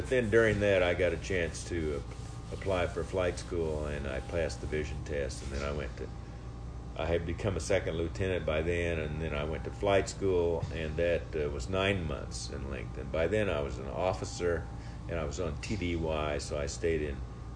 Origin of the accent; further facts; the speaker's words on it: Kansas, United States; you know, I'm from Kansas